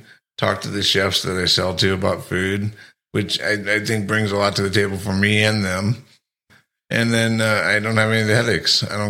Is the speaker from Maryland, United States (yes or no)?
no; Illinois, United States; Originally from Illinois. Started work in St. Louis, but then moved to New Orleans.